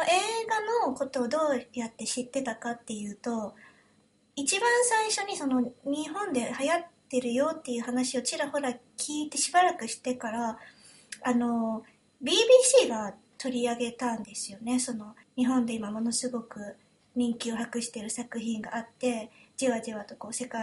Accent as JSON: {"language": "Japanese", "region": "England", "country": "United Kingdom", "tie": "born or raised there", "also_born_or_lived": "Japan", "said": "このポッドキャストは日本生まれイギリス育ちの私たちがロンドンからお送りする日本語とイギリス英語のごちゃ混ぜ双子トークです。"}